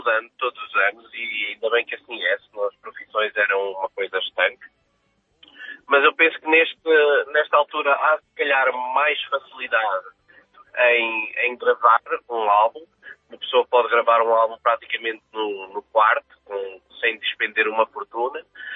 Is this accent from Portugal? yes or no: yes; Coimbra, Centro, Portugal; Todos nascidos e criados em Coimbra.